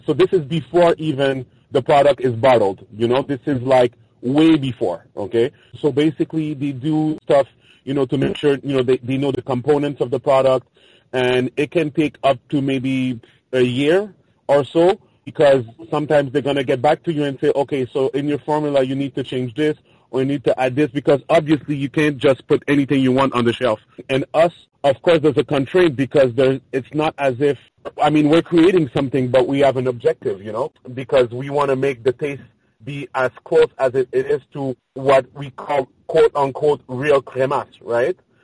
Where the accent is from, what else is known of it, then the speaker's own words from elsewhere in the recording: Montreal, Quebec, Canada; As you know, I come from Montreal, Canada, right?